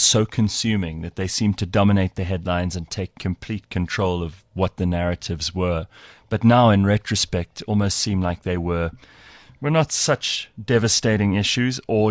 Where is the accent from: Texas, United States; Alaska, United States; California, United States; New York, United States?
New York, United States; being a New Yorker, it's the center of the universe, whether people disagree or not.